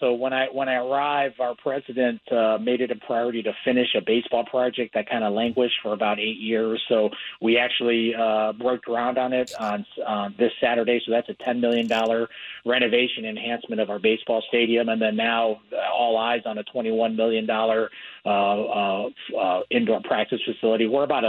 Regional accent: Midwest, United States; Well, I grew up in the Midwest, so if there's any, and I mean this in a complimentary way, Washington State feels like a Big Ten school.

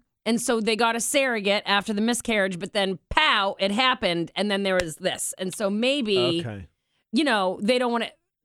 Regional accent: Boston, Massachusetts, United States; accent: Boston; my Boston accent sometimes comes out.

